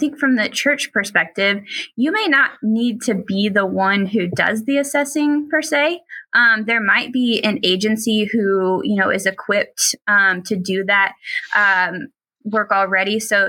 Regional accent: Missouri, United States; I grew up in Northwest Missouri, and I've lived in the Columbia area for a little more than 10 years now.

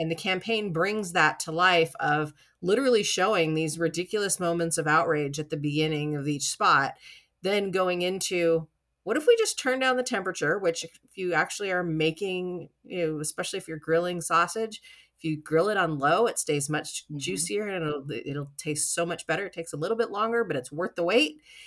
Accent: California, United States; also born or lived in Hawaii / North Texas; He's from Iowa, I was from California. We ended up settling on Let's Move to Texas. So we lived in North Texas for 11 years.

